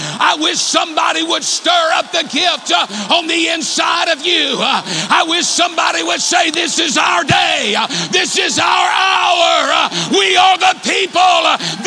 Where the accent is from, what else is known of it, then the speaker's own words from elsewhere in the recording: Texas, United States; Now, folks, I am from Texas.